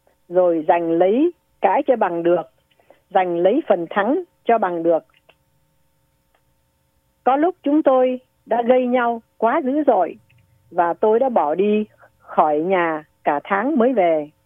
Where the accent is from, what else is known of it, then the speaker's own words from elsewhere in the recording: Northern Vietnam, Vietnam; now in United States; Tôi là người Bắc Kỳ chính thống, còn vợ tôi là người Nam Kỳ. Tôi qua Mỹ từ năm 75, lấy được bằng cấp tiến sĩ ở Mỹ.